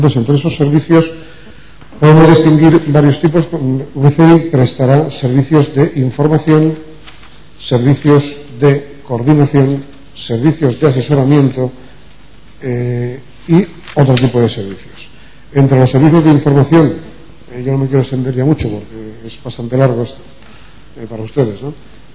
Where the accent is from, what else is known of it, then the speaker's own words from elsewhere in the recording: Valencian Community, Spain; como aquí somos todos muy valencianos, yo primero